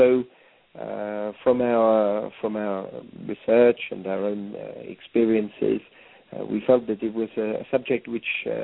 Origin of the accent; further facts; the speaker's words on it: England, United Kingdom; I'm originally from England